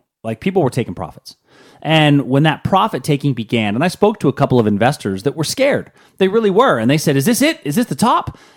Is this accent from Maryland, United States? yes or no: no; Pittsburgh, Pennsylvania, United States; Mind you, I grew up in Pittsburgh.